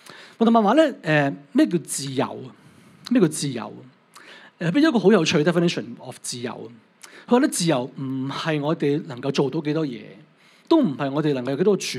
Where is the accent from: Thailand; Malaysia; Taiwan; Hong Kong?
Hong Kong; 即是我们香港这边就说不要惯